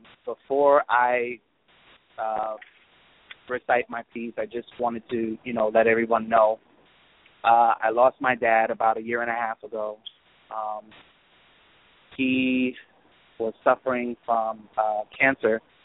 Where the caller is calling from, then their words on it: Brooklyn, New York, United States; Good evening. … calling from Brooklyn, New York.